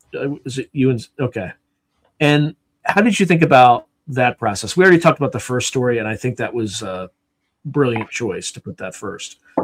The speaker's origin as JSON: {"language": "English", "region": "Delaware", "country": "United States", "tie": "born or raised there", "said": "Because I grew up in Delaware, and the accent there is very similar to like what a Baltimore accent is."}